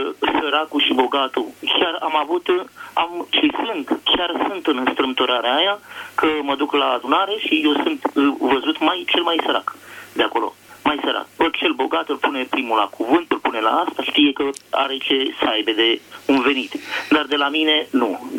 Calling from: Bucharest, Romania; Eu vă sunt din București, din Apărătorii Patriei.

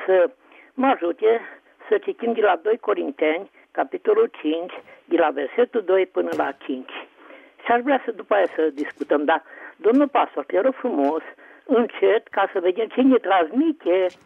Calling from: Bucharest, Romania; sunt din București.

